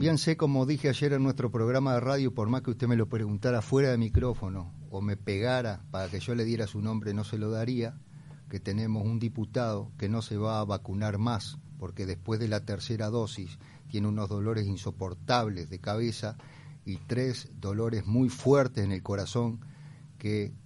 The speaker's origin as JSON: {"language": "Spanish", "region": "Paysandú", "country": "Uruguay", "said": "Porque soy de Paysandú, ¿no? Mm. El río Negro, sí."}